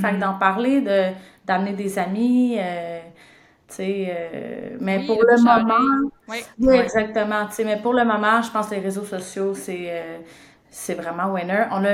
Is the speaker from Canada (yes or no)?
yes; Montreal, Quebec, Canada; Non, non, moi, je me suis promenée un peu, là. Mais initialement, je viens de Montréal.